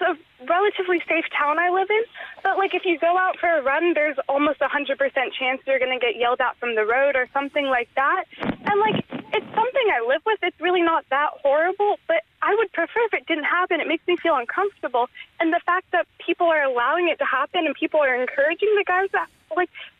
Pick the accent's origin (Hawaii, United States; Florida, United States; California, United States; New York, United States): California, United States; Huntington Beach; Huntington Beach, California.